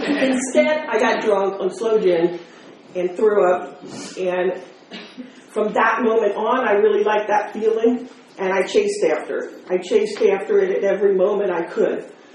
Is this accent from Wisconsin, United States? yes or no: no; Philadelphia, Pennsylvania, United States; I'm born and raised in Philadelphia. Philly girl, tough girl, from, you know, very, very dangerous part of Philly.